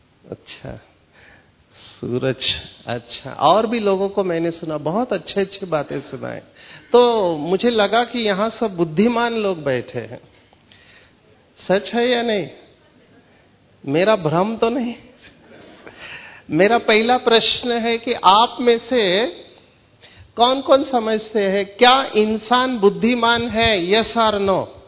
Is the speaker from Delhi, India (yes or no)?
no; Mumbai, Maharashtra, India; मैं मुंबई से हूं, I am from the financial capital and Bollywood capital of Mumbai.